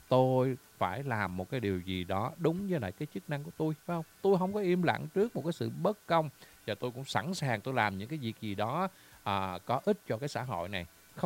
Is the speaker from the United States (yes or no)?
yes; United States; Tôi sinh ra và tôi lớn lên tại Hoa Kỳ. Tôi mang quốc tịch Hoa Kỳ nhưng mà không ảnh hưởng nhiều về cái lối sống của Hoa Kỳ.